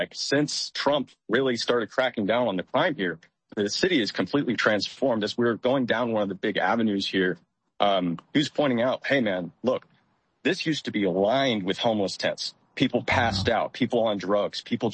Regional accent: United States; like as an American, like, yeah, this place needs to be protected.

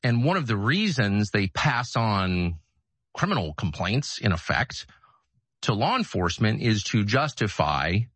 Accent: United States; I'm also an American.

